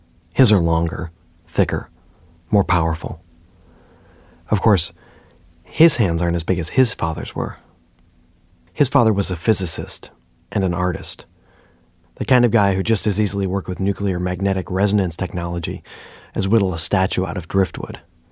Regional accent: New York, United States; used the same call to bring my brother and me home from playing kickball in the cul-de-sac where we grew up in the Finger Lakes region of central New York.

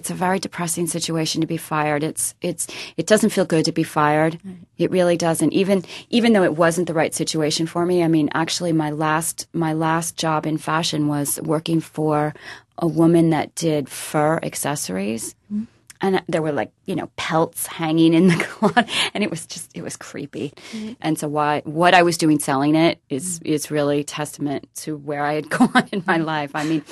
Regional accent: Wisconsin, United States; I'm from Wisconsin originally, and my family is there.

